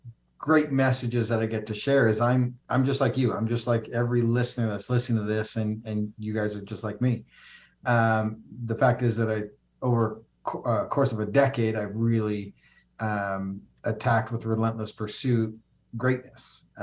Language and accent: English; Canada; now in United States; I grew up a wrestler in Canada and, you know, moved to the States and met my wife.